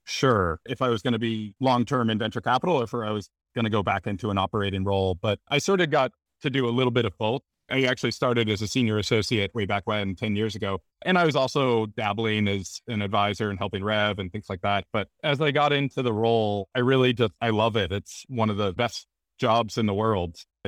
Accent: New Hampshire, United States; also born or lived in Boston, Massachusetts; I'm from New Hampshire and Boston, so that's in my DNA.

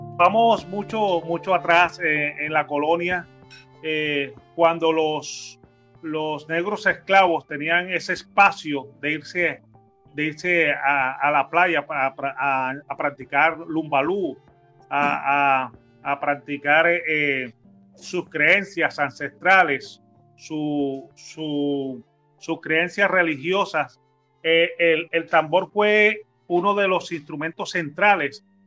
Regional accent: Pasacaballos, Bolívar, Colombia; born there; Yo nací en Pasacaballos, Bolívar, un corregimiento a la margen derecha del legendario Canal del Dique, y en la zona suroriental de Cartagena, o sea, en la zona industrial de Mamonal, y frente a la zona insular de la isla de Barú, y la isla de Tierra Bomba.

